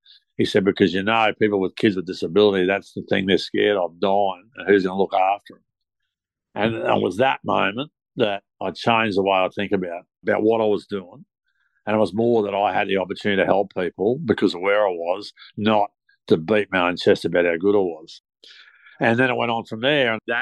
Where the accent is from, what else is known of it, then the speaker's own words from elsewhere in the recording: Eudlo, Queensland, Australia; also born or lived in Nambour; I was born in Nambour but grew up in Eudlow on a pineapple farm on Robinson Road, Eudlow, which the farm my father put in about the road in about 1949. I grew up there and then we moved to Nambour